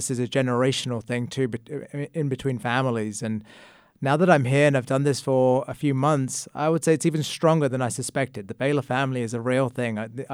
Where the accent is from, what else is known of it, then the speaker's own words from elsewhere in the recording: London, United Kingdom; You know, I loved growing up in London. I was born and raised there. And to be honest, I never wanted to leave London.